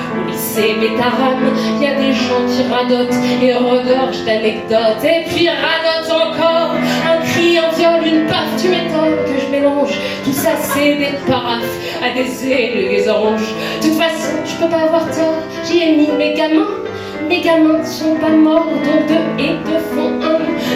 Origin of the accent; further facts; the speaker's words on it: Toulouse, Occitanie, France; comme je viens de Toulouse, vous ne le savez pas, et ça c'est super.